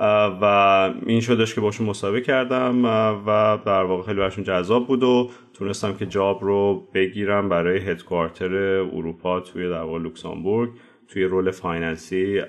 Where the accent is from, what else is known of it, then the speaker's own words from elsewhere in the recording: Tehran, Tehran Province, Iran; born there; من بهمن 1365 تهران به دنیا اومدم.